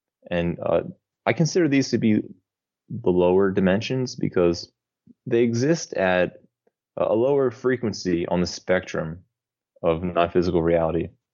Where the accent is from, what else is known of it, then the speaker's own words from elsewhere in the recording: New Jersey, United States; now in Brazil; I'm from New Jersey, but I've been living in Brazil for the past about 9 years now.